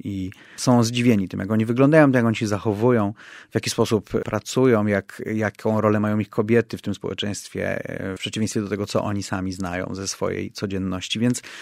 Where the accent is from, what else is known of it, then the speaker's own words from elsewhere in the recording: Kraków, Lesser Poland, Poland; ja powiedziałem, że jestem Krakusem i to jest oczywiście prawda, ale nie cała prawda. Jestem nim od mniej więcej końca, moi przodkowie są obecni w Krakowie od końca XIX wieku